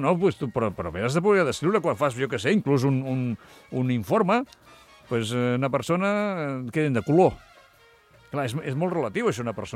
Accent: Valls, Catalonia, Spain; Jo sóc de Valls, no de Tarragona.

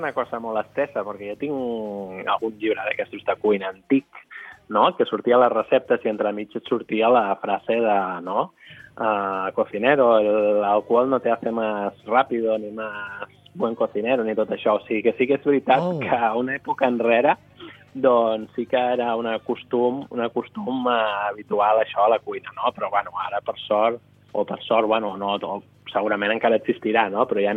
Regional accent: Catalonia, Spain; Per tant, perquè veieu com som els catalans, no?

